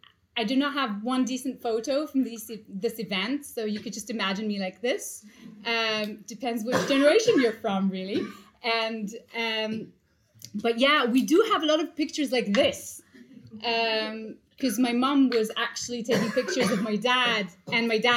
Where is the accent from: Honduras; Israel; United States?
Israel; I was born and raised in Israel, and my father came to Israel in 1949.